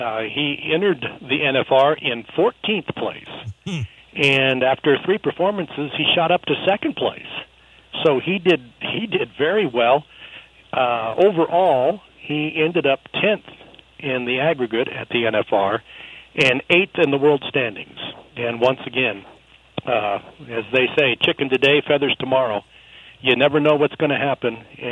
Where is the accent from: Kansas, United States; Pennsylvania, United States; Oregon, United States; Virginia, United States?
Oregon, United States; Pendleton; I had a chance to talk to her here in Pendleton. She won the Pendleton Roundup, my hometown rodeo here.